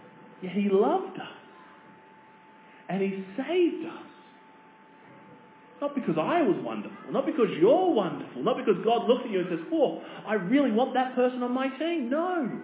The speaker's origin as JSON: {"language": "English", "country": "Australia", "said": "I'm an Australian."}